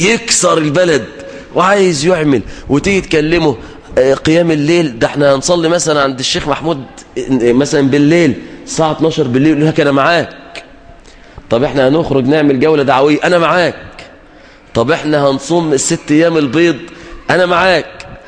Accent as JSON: {"language": "Arabic", "town": "Mansoura", "region": "Dakahlia", "country": "Egypt", "said": "في بعض الحدائق العامة عندنا في المنصورة"}